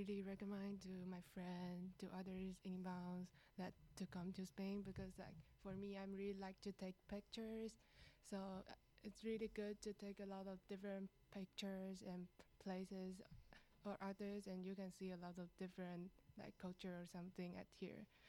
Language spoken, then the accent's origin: English; Taiwan; English is a second language; from Taiwan